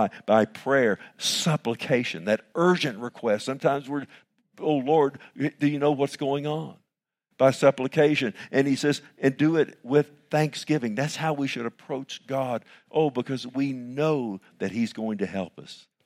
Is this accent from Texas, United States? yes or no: yes; Fort Worth, Texas, United States; I love Fort Worth, okay? I grew up in Fort Worth, and I knew all the streets when I was a little boy